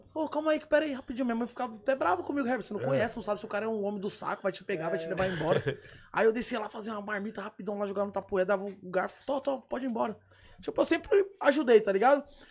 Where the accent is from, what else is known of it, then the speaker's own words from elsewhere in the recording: Cotia, São Paulo, Brazil; Lá de Cotia.